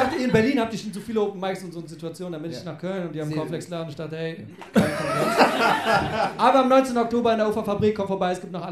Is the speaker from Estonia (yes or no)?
no; Iran; Also ich dachte einfach für die Quote als Iraner, mach mal.